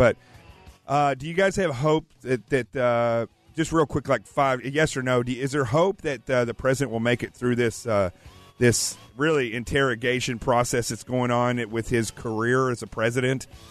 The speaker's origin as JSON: {"language": "English", "region": "the South", "country": "United States", "said": "I'm from the South, and I won't get mad at you."}